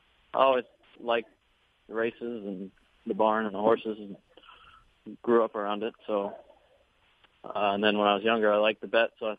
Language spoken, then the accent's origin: English; Lexington, Kentucky, United States; But I grew up in Lexington for the most part with my mom, and then when we'd have vacations from school, any sort of break from school or anything, then we'd always, me and my brother would always come up here.